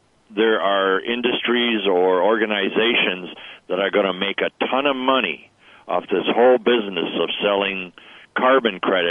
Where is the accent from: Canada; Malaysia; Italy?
Canada; I'm a Canadian